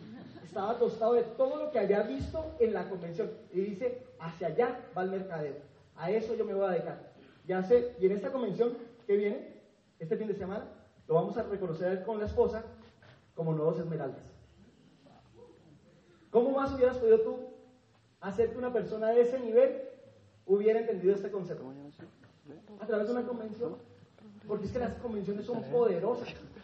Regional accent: Colombia; Cambiando nuestra creencia sobre nosotros como colombianos, porque antes no nos creíamos ganadores.

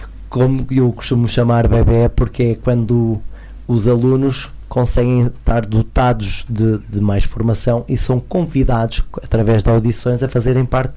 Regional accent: Lamego, Viseu, Portugal; sempre que eu dizia que venho de Lamego ou de Portugal, era tratado de uma forma.

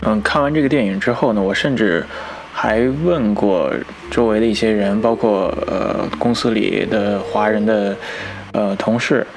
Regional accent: China; 也许就是想告诉西方人，我们中国人做的这些选择呢

